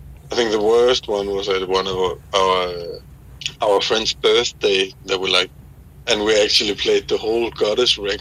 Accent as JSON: {"language": "English", "town": "Copenhagen", "region": "Capital Region of Denmark", "country": "Denmark", "said": "No, we're all from Copenhagen, Denmark."}